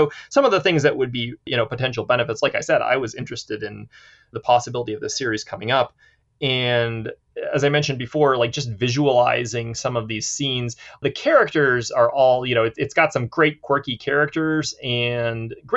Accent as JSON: {"language": "English", "region": "England", "country": "United Kingdom", "said": "I'm an English guy."}